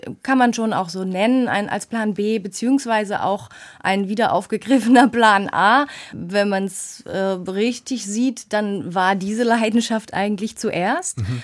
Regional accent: Baden-Württemberg, Germany; Ich bin im Schwarzwald aufgewachsen mit Pferden, Hunden, Katzen, alles, was da eben so rumspringt.

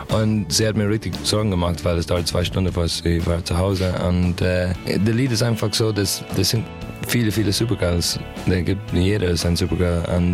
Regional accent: Ireland; German is a second language; now in Germany; ich komme aus Irland

